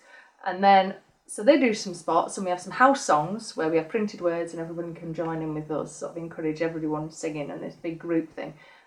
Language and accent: English; Newcastle, North East England, United Kingdom; now in Sheffield, United Kingdom; I came down from Newcastle, which obviously has got a bit of a scene going on there